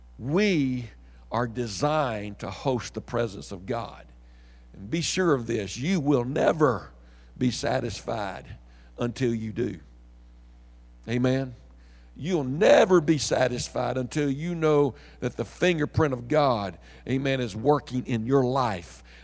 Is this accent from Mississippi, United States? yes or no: yes; Mississippi, United States; now in Universal City, United States; When I first came to Universal City, I didn't use lofty words and impressive wisdom. I was from Mississippi.